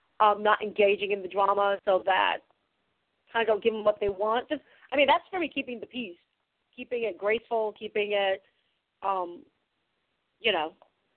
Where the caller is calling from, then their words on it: California, United States; Hi, guys. … from California.